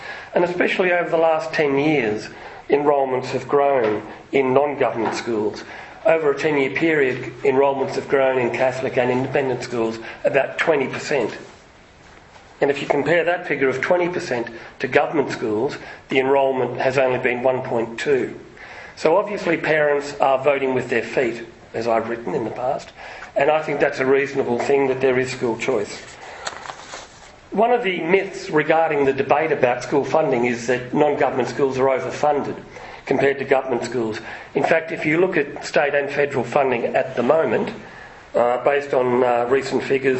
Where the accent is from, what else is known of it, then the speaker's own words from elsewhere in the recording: Melbourne, Victoria, Australia; where I'm from Melbourne